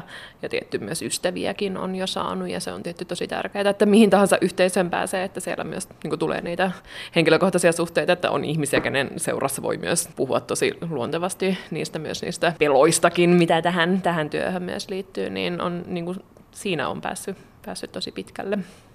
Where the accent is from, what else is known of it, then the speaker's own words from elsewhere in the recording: Kemi, Lapland, Finland; now in Oulu, Finland; Mä tuun tuolta Oulusta. Mulle pohjoisuus on iso osa mun taustaa. Mä oon Lapista, Kemistä kotoisin ja nykyään asustelen Oulussa ja sitten täällä Helsingissä käyn töissä eduskunnassa.